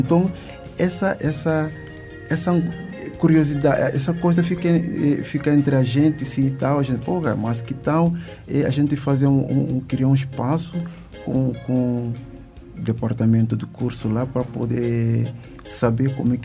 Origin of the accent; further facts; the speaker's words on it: Guinea-Bissau; Tanto para Cabo Verde ou para Guiné-Bissau, de onde eu vim, ou para outros países, entendeu?